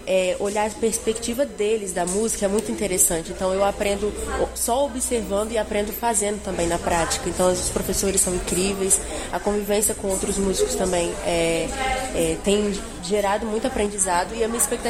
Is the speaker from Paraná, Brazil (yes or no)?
no; Espírito Santo, Brazil; eu sou do Espírito Santo